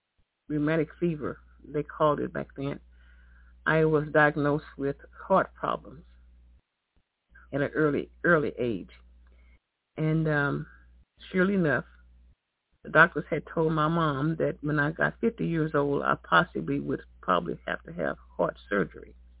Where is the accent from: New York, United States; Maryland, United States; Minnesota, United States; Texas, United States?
Texas, United States; Fort Worth; now in Dallas, United States; I'm not from Dallas. I was from Fort Worth. I've been in Dallas most of all of my life, though, but born and raised in Fort Worth